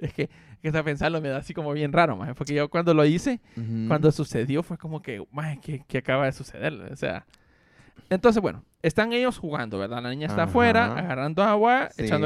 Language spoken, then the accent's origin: Spanish; Honduras; Y entonces estamos siempre como buen hondureño.